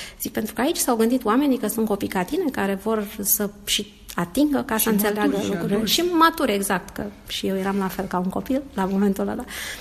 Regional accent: Tulcea, Tulcea County, Romania; moved away as an adult; Eu sunt din Tulcea și am zis că trebuie să dau ceva înapoi comunității de unde am venit și unde am învățat eu până la 18 ani.

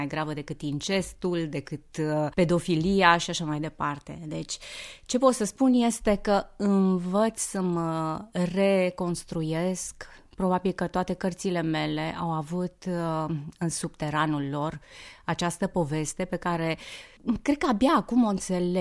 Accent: Reșița, Caraș-Severin, Romania; Da, m-am născut la Reșița, bănățeancă.

